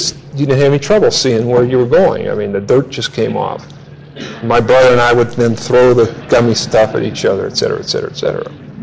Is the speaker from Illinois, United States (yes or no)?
no; Pittsburgh, Pennsylvania, United States; I come from Pittsburgh, where you used to have to do spring cleaning every 2 months.